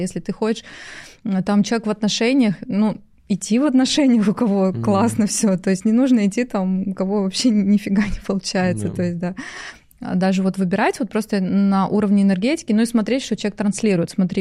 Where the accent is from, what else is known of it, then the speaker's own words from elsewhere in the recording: Odesa, Odesa Oblast, Ukraine; now in Moscow, Russia; Но вообще я родилась в Одессе.